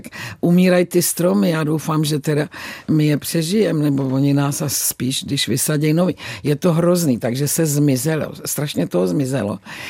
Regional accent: Prague, Czechia; Na borůvka moc ne, protože my jsme byli Pražáci, jo? My jsme byli žižkovská rodina

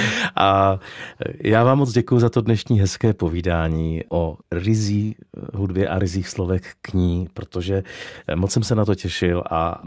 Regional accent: Olomouc, Olomouc Region, Czechia; Jednak jsem Olomoučák a jednak ta píseň prostě mě i po těch letech vždycky něčím hrozně dojme.

